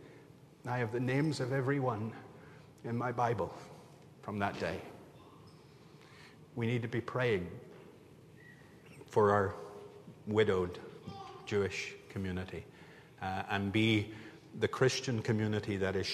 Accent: United Kingdom; now in United States; I used to be British. I'm now American. I still have a British passport.

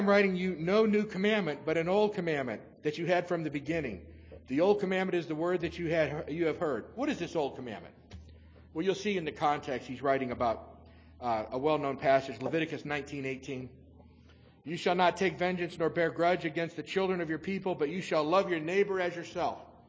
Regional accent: Louisville, Kentucky, United States; born there; It's funny because I was born in Louisville, but his family's from Kentucky

